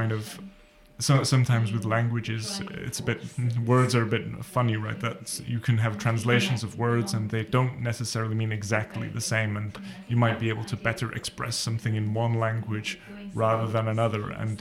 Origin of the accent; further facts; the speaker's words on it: Wales, United Kingdom; first language Welsh; so I grew up as a Welsh speaker, grew up bilingually. There's no sort of there's no separation in my brain, really, between Welsh and English.